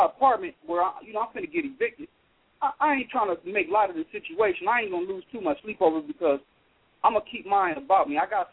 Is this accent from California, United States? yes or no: yes; Compton, California, United States; I come from Compton, California. I'm a former gang member.